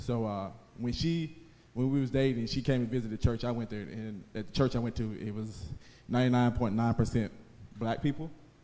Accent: Huntington, Tennessee, United States; I'm from a small town in West Tennessee called Huntington, Tennessee. If you don't know, it's close to Jackson, Tennessee. It's about 30 minutes northeast of Jackson, Tennessee.

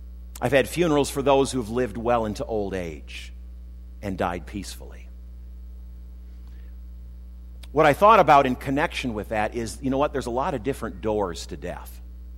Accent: Minneapolis, Minnesota, United States; When I was a young person growing up in Minneapolis, we lived in a large house on the southern edge of the city, large three-story house.

